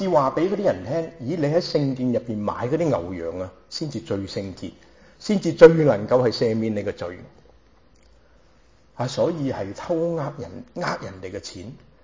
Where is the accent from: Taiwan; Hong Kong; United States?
Hong Kong; born there; 我的太太呢就是广东人，在香港出世。我呢就是上海人，在香港出世。